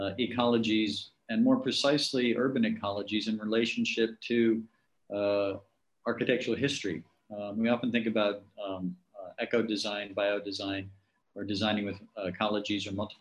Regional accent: Chicago, Illinois, United States; imaginative recreation of history of my hometown and the laboratory that I'm quite fascinated with, the city of Chicago in the United States

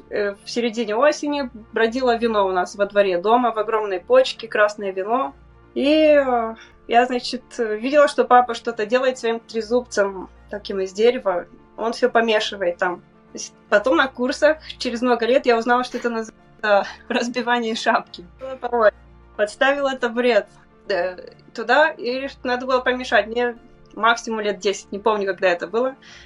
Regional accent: Moldova; я из Молдовы, и как в любом уважающем себя хозяйстве у нас дома производилось вино каждую осень.

